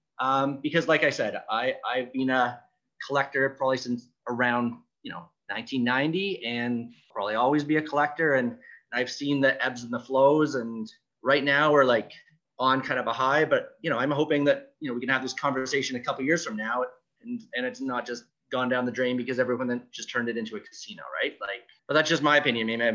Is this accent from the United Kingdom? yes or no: no; Canada; I always do everything kind of in American dollars, even though I'm Canadian.